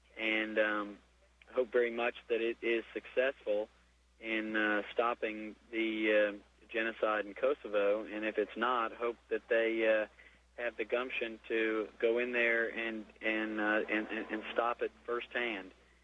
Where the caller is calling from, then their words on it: Kansas City, Missouri, United States; Hi, I'm calling from Kansas City, Missouri.